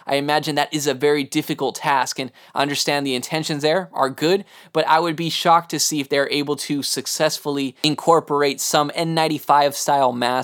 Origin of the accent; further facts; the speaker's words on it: Texas, United States; You know, if you guys know I am from Texas